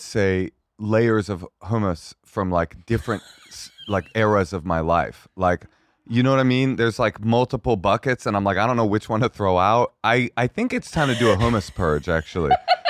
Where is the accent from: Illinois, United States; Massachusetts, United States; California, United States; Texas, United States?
California, United States; No, it's like, first of all, I'm from California. And we eat hummus, okay?